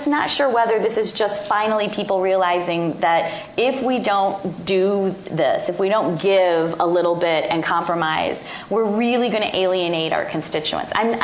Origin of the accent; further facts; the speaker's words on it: Ohio, United States; I'm from Ohio, and I've known him for a long time.